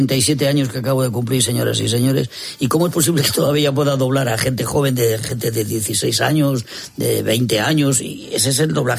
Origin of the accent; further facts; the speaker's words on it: Madrid, Community of Madrid, Spain; pero que soy de Madrid, de 5 generaciones de madrileño.